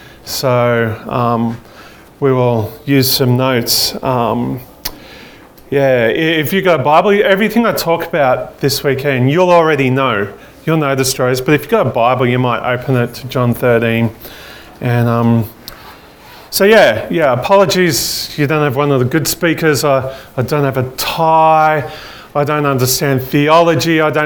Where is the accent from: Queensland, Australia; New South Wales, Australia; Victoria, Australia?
New South Wales, Australia; Bathurst; I grew up in Bathurst wearing Ugg boots, like driving Taranas.